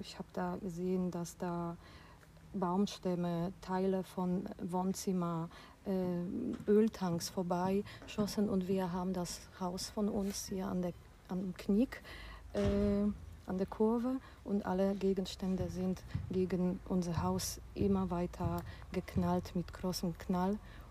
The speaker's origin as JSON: {"language": "German", "country": "Poland", "moved": "yes", "said": "Ich bin ja umgezogen von Polen und natürlich, das war mein Leben"}